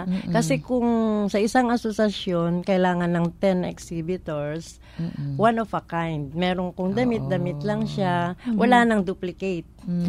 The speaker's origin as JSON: {"language": "Tagalog", "region": "Ilocos Region", "country": "Philippines", "said": "kasi taga Ilocos, taga La Union po ako."}